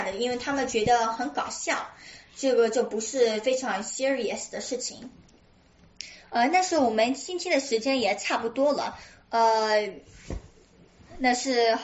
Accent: United States; 就是4月1号，就是我美国人的 April Fool's Day

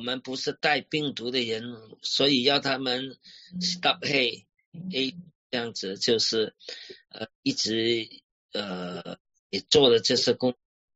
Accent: China; now in United States; 另外很多主流社会也歧视我们中国人，

